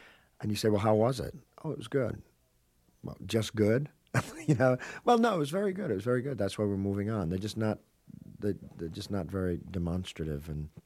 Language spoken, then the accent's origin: English; England, United Kingdom; possibly being born and raised in England